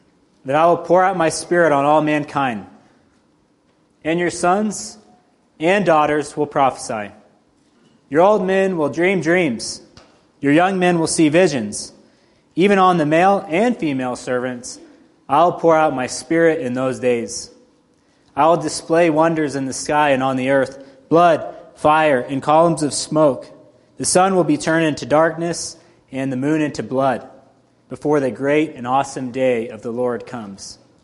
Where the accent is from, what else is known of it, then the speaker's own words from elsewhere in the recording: the South, United States; accent: Southern; Sorry, my southern accent, just hard to pick that up.